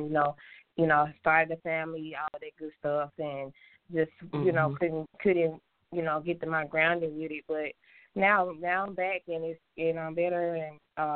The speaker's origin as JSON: {"language": "English", "town": "Memphis", "region": "Tennessee", "country": "United States", "tie": "born or raised there", "also_born_or_lived": "Georgia", "moved": "as an adult", "lives_now": "Atlanta, United States", "said": "I'm actually born in it, Georgia, raised in Memphis, Tennessee. I moved from Memphis, Tennessee, like back when I was like 21, to pursue music in Atlanta."}